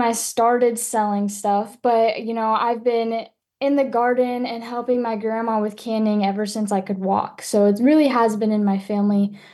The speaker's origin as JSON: {"language": "English", "region": "Illinois", "country": "United States", "said": "I am from Monroe County in Illinois, which is just about 40 minutes away from St. Louis. And it's pretty much a very rural community"}